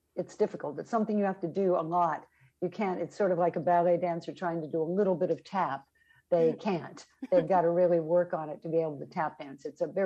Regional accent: Los Angeles, California, United States; I grew up in Los Angeles, and so I had two different directions I was going to go.

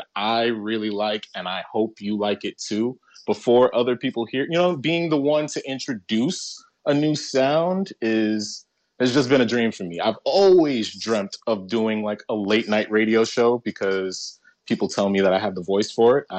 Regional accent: New York City, New York, United States; Again, I'm from New York City, the Bronx, ooh, ooh.

